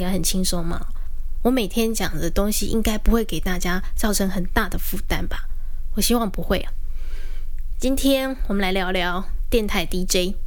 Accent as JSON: {"language": "Chinese", "country": "Taiwan", "said": "跟他说我是来自台湾的学生"}